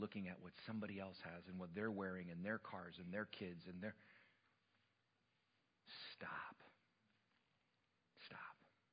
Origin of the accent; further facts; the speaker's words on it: England, United Kingdom; when I was a young man growing up in England